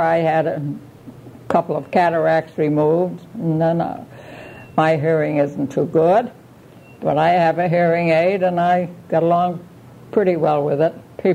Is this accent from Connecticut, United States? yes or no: yes; Stratford, Connecticut, United States; born there; And my birth records are in the town of Stratford, but I was born on Seaview Avenue.